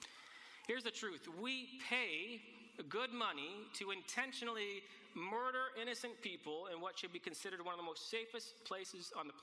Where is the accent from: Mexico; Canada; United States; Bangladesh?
Canada; I don't necessarily take pride in being a Canadian.